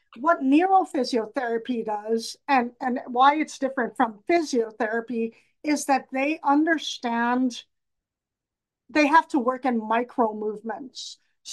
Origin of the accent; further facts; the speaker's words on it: Trinidad & Tobago; born there; I was born in Trinidad and Tobago, and doctors weren't as knowledgeable or thorough.